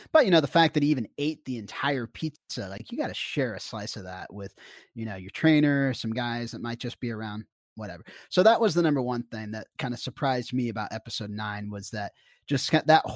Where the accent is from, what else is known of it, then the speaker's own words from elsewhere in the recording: Kansas City, Kansas, United States; I was a kid from Kansas that grew up in Kansas City that followed college basketball very heavily because we didn't have an NBA team.